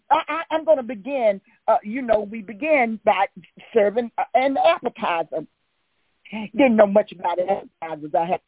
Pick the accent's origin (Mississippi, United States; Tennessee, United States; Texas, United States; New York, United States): Mississippi, United States; Monticello; I'm from Monticello, Mississippi, a little old country town there in the state of Mississippi.